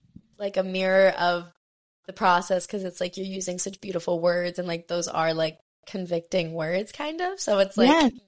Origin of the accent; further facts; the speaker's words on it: Maui, Hawaii, United States; Like right now I'm still in my hometown. My hometown is Maui, Hawaii. So it's like really tough to leave.